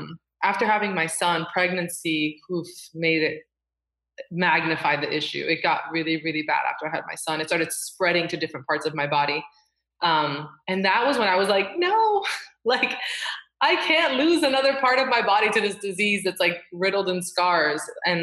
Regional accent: Miami, Florida, United States; I grew up in Miami and it'd be like, everyone had this beautiful skin and we'd be at the beach

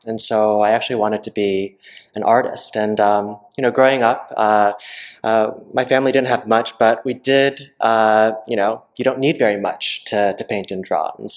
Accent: Deep South, United States; I was born and raised in the Deep South to two parents who immigrated from South Korea before I was born.

